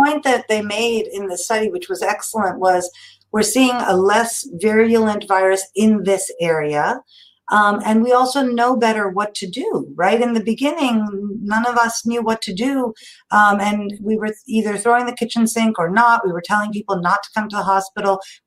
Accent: Karnataka, India; It's Kannada Rajotsava Day in my home state of Karnataka. So it's our language day there.

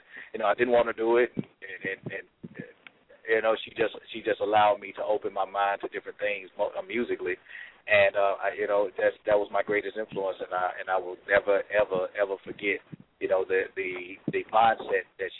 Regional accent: Atlanta, Georgia, United States; like any other, you know, African American growing up in Atlanta, you know, in the early 90s

